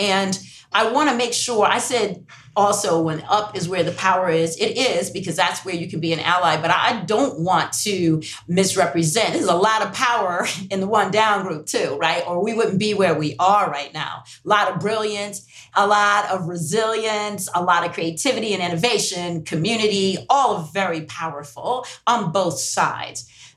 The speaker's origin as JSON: {"language": "English", "country": "United States", "tie": "born there", "said": "I'm English first language, US born."}